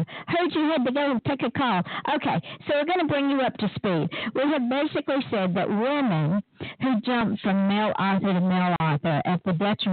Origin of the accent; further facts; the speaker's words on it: Southern United States, United States; I'm from the Old South, and in the Old South, when a young girl or a woman hopped from man to man to man, her reputation was that of a harlot or a whore